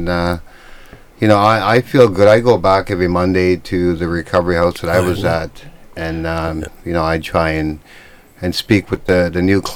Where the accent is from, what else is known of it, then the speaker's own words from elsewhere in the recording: Brampton, Ontario, Canada; I'm from Brampton. I'm not scared to say that. Mm-hmm. I'm from Brampton. I go back to Brampton, you know, every 3 months